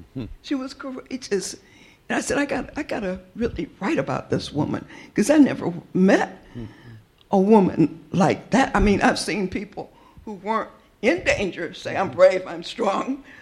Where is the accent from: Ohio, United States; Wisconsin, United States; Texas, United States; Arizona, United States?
Ohio, United States; born there; I was born in Ohio. So we didn't understand racism.